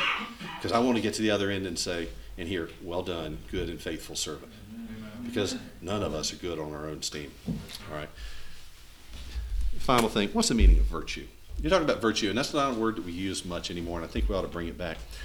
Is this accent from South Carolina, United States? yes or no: yes; South Carolina, United States; You know, we're here in South Carolina. I grew up in South Carolina